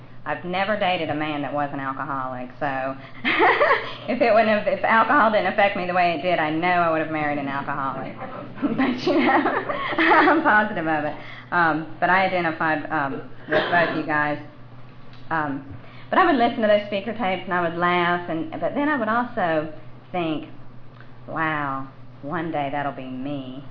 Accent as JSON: {"language": "English", "region": "Georgia", "country": "United States", "also_born_or_lived": "Valdosta", "lives_now": "Norcross, United States", "said": "I'm from Middle Georgia, and after 2 years of sobriety, I moved to Valdosta to go to school"}